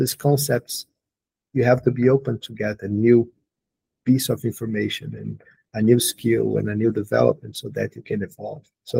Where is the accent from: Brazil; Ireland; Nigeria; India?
Brazil; English is a second language; I'm from Brazil, so English is not my first language.